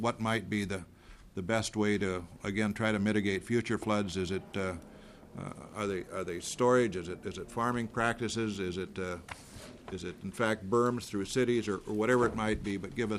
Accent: Hayfield, Minnesota, United States; It is on the Cedar River, which starts in Hayfield, my hometown.

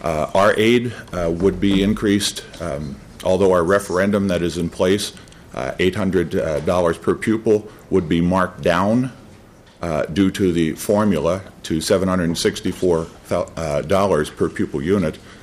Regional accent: New Jersey, United States; I will apologize in advance. I'm not very political. I'm an Irish Catholic boy out of New Jersey. And so sometimes in the Midwest, my candor is either positive or negative.

